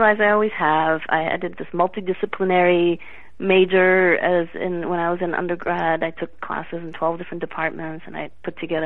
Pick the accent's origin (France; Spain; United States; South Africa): France; English is a second language; And, I'm half Indian and I'm half American and I grew up in France.